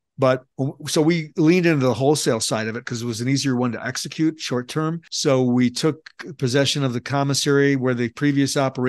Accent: Chicago, Illinois, United States; now in Albuquerque, United States; I was born and raised in Chicago. Myself and my team and my company are all located in Albuquerque, New Mexico, and I've been out here roughly about 20 years or so.

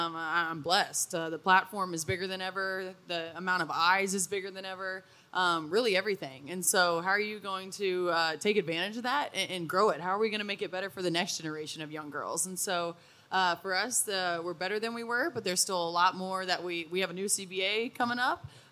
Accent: Midwest, United States; I'm from the Midwest, and so it's been really nice to kind of get back here.

